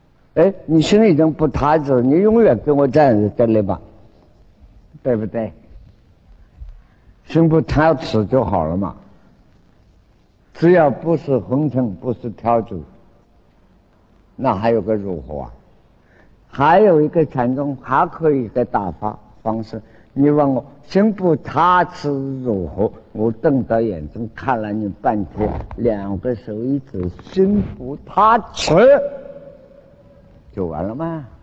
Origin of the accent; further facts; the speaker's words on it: Wenzhou, Zhejiang, China; accent: Wenzhou; 我们国语念恰恰了，广东话跟我们温州话咔咔